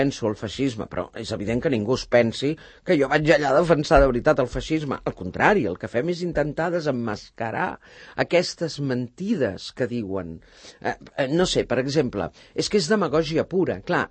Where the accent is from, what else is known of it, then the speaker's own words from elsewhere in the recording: Sant Cugat, Catalonia, Spain; Dic, perquè és el meu poble. Senzillament perquè em dóna la gana, perquè és el meu poble i a Sant Cugat sí que el faig.